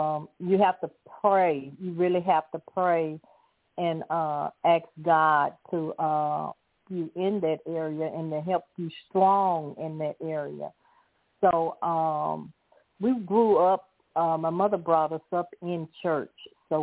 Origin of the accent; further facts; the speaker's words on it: Mississippi, United States; Well, growing up in Mississippi, you know, we're the old southern state down here in Mississippi.